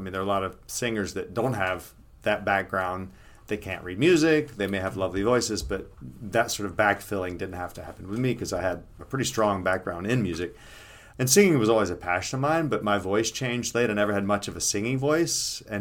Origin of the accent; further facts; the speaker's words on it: Florida, United States; I was born in the Panhandle of Florida, so I grew up, and most of my family is still there. Oftentimes when I even talk about them or begin the drive home, my accent starts to come